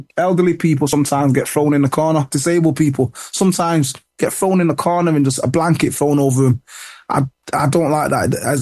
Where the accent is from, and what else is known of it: United Kingdom